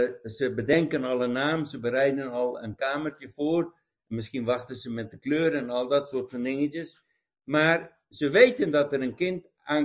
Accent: Pretoria, Gauteng, South Africa; Toen ik ben opgegroeid in Zuid-Afrika, zoals ik al eerder gezegd heb, geboren en getogen. En ik groeide op in Pretoria. En dat was zo'n 10 uur, destijds 10 uur rijden om bij de zee te komen.

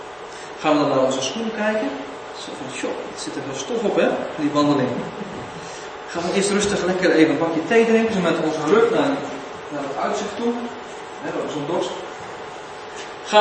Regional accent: Dordrecht, South Holland, Netherlands; born there; now in Kampen, Netherlands; Geboren in Dordrecht. Dat is niet heel ver van hier. Woonachtig in Kampen. Dat is iets verder van hier.

